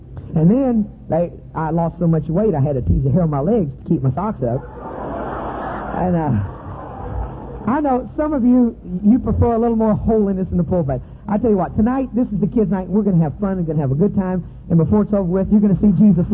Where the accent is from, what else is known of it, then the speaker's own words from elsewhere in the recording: United States; I'm an American. I'm a Georgian, and I'm a Texan. I'm a Louisiana, and I'm an Arkansas, an Arkansan.